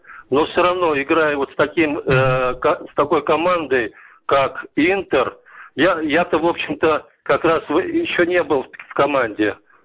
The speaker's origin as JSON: {"language": "Russian", "region": "Baku", "country": "Azerbaijan", "said": "я вообще-то воспитанник бакинского футбола. Я бакинец сам, из Баку."}